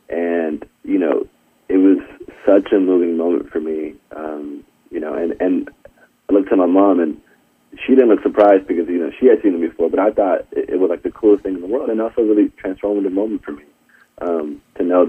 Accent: Los Angeles, California, United States; I grew up in Southeast L.A., about 10 minutes away from Compton.

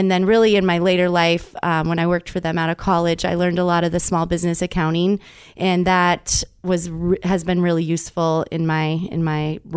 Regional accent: Holstein, Iowa, United States; Well, I'm from Holstein, Iowa, about 40 minutes east of Sioux City. I grew up there with my parents.

